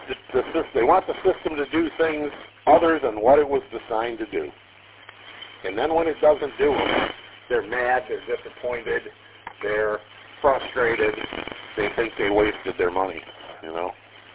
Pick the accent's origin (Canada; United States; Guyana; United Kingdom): United States; Detroit, Michigan; You know, as a kid growing up in Detroit, I lived about a mile from the fire station